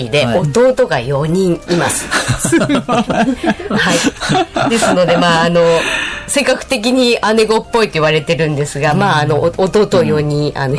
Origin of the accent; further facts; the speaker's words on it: Kiyosato, Hokkaido, Japan; 出身地はですね、皆様ご存知だと思いますが、斜里郡清里町です。斜里岳の麓にある小さな小さな町の出身です。